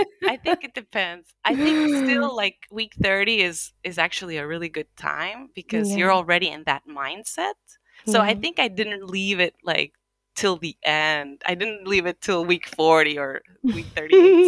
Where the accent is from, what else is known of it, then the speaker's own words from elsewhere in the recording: Honduras; moved away as an adult; now in Finland; I'm originally from Honduras, and I came to Finland around 15 years ago to study a master's degree, and then I ended up just getting a job